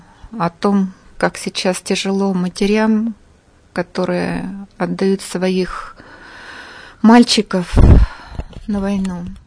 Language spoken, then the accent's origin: Russian; Yekaterinburg, Sverdlovsk Oblast, Russia; Раньше всегда писала в автобиографии «коренная уралочка».